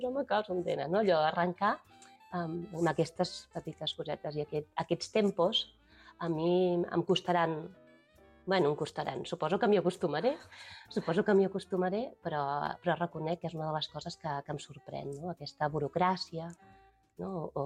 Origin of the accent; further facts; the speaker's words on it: Llorenç del Penedès, Catalonia, Spain; Jo m'estimo molt el meu poble, sempre m'he criat aquí i ho dic amb la boca ben gran i ben plena i ben somrient, que a mi, per mi és un honor i un orgull ser l'alcaldessa de Llorenç del Penedès.